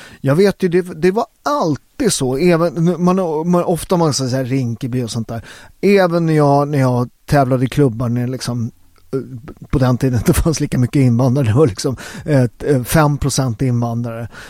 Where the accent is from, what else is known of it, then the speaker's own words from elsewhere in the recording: Southern Italy, Italy; now in Sweden; om man tittar på där jag kommer från i Syditalien, vi har ju ett av världens mest blandade DNA